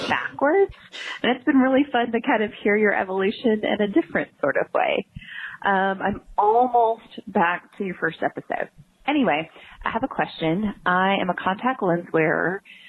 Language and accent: English; Memphis, Tennessee, United States; Hey, friends. … I am from Memphis.